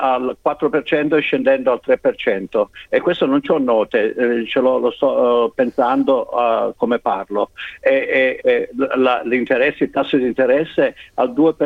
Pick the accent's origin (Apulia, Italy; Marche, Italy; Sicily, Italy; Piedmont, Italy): Apulia, Italy; Trani; io sono di Trani, siamo pugliesi